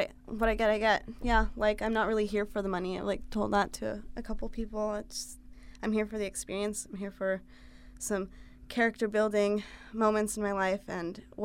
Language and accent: English; Seattle, Washington, United States; I'm from Seattle, Washington, and I fish for Xander on FV Bucko.